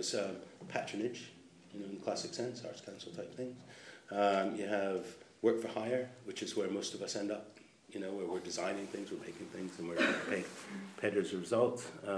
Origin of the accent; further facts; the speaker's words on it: United States; moved away as an adult; now in United Kingdom; So I'm an American, I don't know. I've only lived here for 30 years